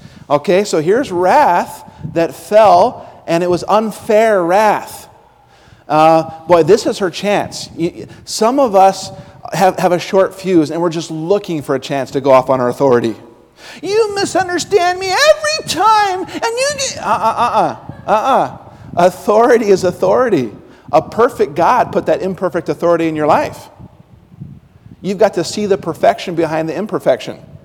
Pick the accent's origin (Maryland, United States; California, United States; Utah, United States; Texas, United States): Utah, United States; I don't recommend it, even though I grew up in Utah.